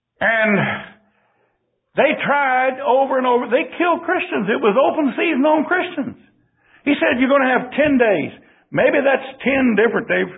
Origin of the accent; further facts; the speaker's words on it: Texas, United States; born there; I'm so thankful I was born in Texas.